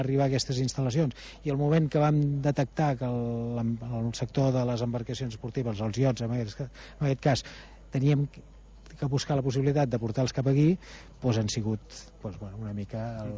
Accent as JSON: {"language": "Catalan", "town": "Vilanova i la Geltrú", "region": "Catalonia", "country": "Spain", "tie": "born or raised there", "lives_now": "Arenys de Mar, Spain", "said": "El meu pare va arribar a Arenys perquè som de Vilanova, he nascut jo també a Vilanova, el meu pare mitja vida allà i mitja a Arenys, l'any 69."}